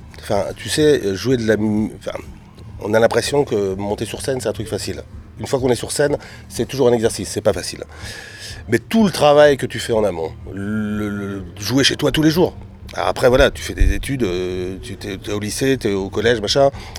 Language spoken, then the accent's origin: French; northern France, France; on est originaire du nord de la France